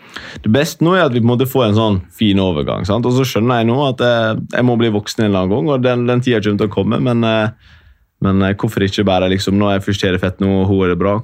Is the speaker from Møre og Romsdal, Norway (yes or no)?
yes; Ulsteinvik, Møre og Romsdal, Norway; Hun er fra Hareid, jeg er fra Ulsteinvik, det er veldig nærme.